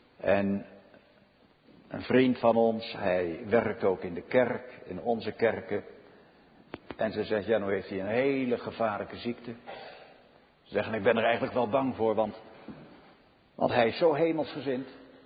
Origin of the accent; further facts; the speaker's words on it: Netherlands; ik heb als Nederlander, u ook, wij hebben onze rechten. Wij mogen bijvoorbeeld, wij mogen de bescherming inroepen van de overheid in allerlei dingen. Wij genieten allerlei mooie dingen als Nederlander.